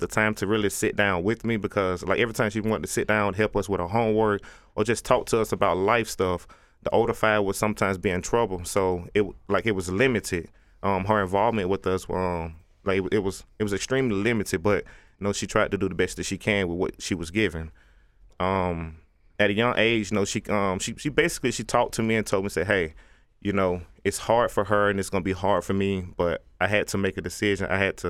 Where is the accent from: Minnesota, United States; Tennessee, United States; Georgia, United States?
Georgia, United States; Being born and raised in Bankhead Courts, we was basically at a disadvantage.